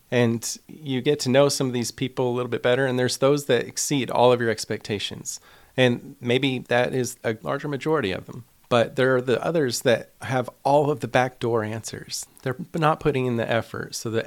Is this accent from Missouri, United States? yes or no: no; Hot Springs, Arkansas, United States; I could tell you it was here in Hot Springs